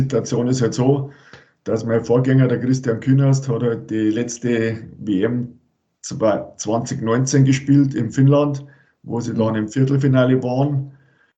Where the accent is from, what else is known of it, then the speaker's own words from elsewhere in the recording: Rosenheim, Bavaria, Germany; ich bin aus Rosenheim, da bin ich geboren und habe das Eishockeyspielen gelernt